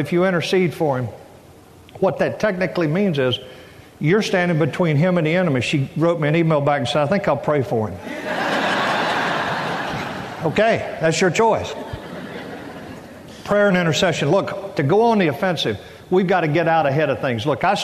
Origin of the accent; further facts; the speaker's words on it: the South, United States; You can tell I grew up in the South.